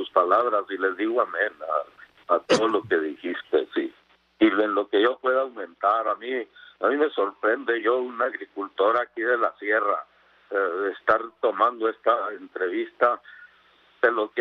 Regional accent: Chihuahua, Mexico; a mi tierra

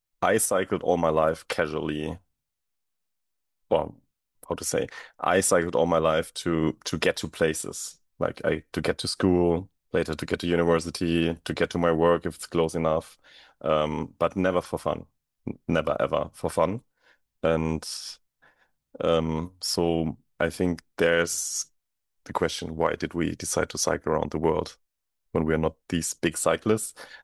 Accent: Germany; English is a second language; So I grew up in Germany. I'm born in Germany, grew up here.

